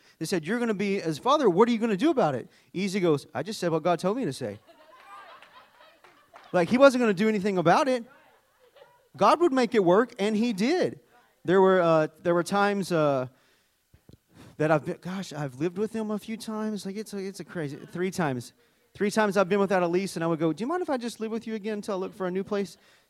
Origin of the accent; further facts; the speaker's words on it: Arkansas, United States; Now, when I say supper, I automatically think of me growing up in Arkansas.